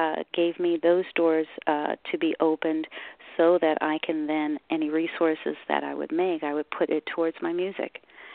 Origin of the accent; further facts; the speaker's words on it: Harrisburg, Pennsylvania, United States; I come from Harrisburg, Pennsylvania, via Western PA.